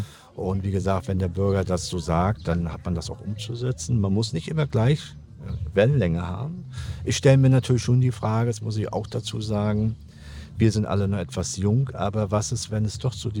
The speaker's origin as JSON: {"language": "German", "town": "Görn", "country": "Germany", "tie": "born there", "said": "ich bin ja hier geboren in Görn und auf der anderen Seite seht ihr mein Geburtshaus stehen."}